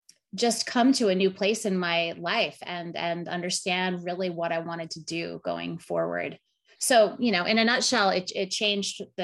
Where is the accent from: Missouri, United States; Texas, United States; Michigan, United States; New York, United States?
New York, United States; I grew up on Long Island and I went to college in Manhattan at Eugene Lang College